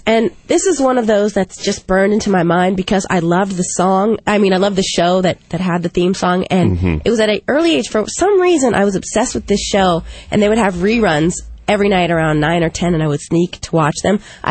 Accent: San Francisco, California, United States; Ah, my hometown.

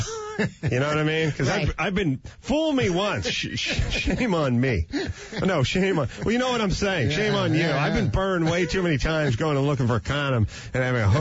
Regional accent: North Hollywood, California, United States; When I grew up in North Hollywood and I was swinging a hammer, I had this fantasy that I would talk to people on TV shows

